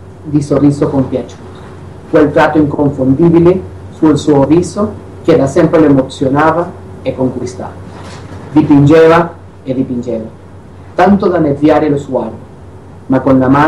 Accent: Ecuador; vengo dall'Ecuador

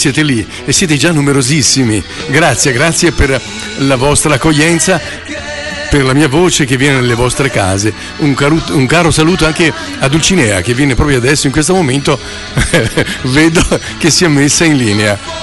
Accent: Saviano, Campania, Italy; Saviano il mio paesino

